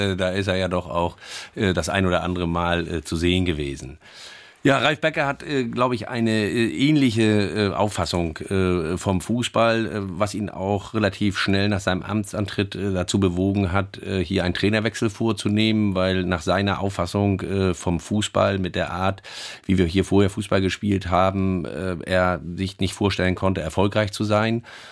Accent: Northern Germany, Germany; aber das sagt man von uns Norddeutschen ja auch

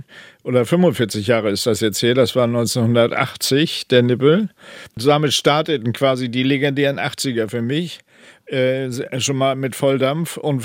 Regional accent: Hamburg, Germany; Ja, Großlottbek sagt es schon, da bin ich aufgewachsen. Ich bin früher immer mit meinem Fahrrad ganz viel an die Elbe gefahren.

